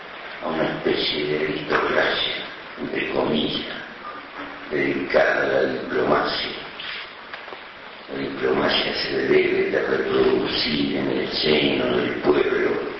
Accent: Uruguay; somos embajadores del Uruguay

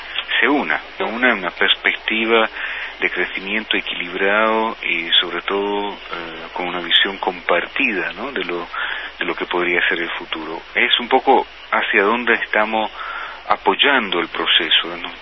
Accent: Italy; Spanish is a second language; yo como italiano, que sé que en mi país los mercados son mucho más saturados en ese sentido.

